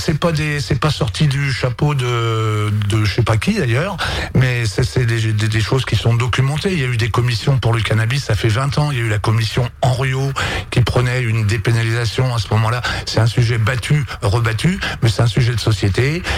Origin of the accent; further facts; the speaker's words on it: Brittany, France; moi je suis breton à la base, donc on va jusqu'au bout des choses